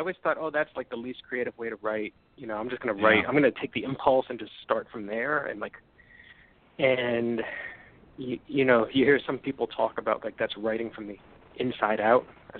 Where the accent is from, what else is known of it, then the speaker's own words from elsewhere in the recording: New Jersey, United States; I'm from New Jersey, you know?